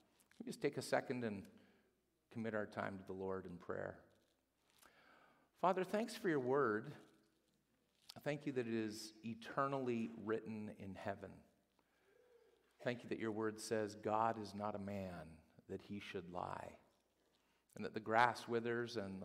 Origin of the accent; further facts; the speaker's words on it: Brantford, Ontario, Canada; I'm from Brantford, Ontario.